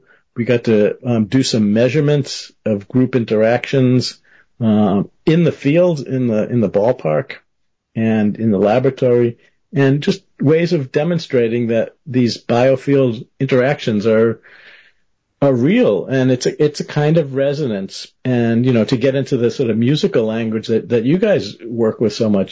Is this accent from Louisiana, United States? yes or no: no; Boston, Massachusetts, United States; and I grew up in the Boston area.